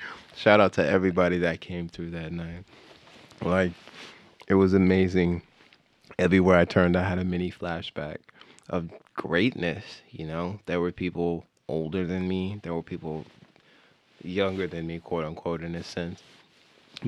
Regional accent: Fontana, California, United States; also born or lived in Hemet; But your boy comes from Fontana, California. Man, raised there. I was born in Hemet, but relocated to Fontana.

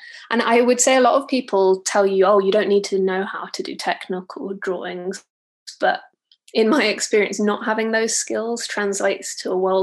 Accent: United Kingdom; accent: British; now in Georgia, United States; I moved to Georgia a few years ago, and hearing my British accent in amongst Georgian accents, it was, you know, a cultural thing

